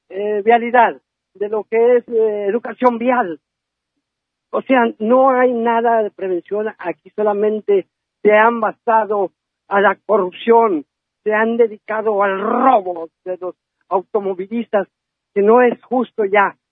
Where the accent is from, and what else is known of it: Mexico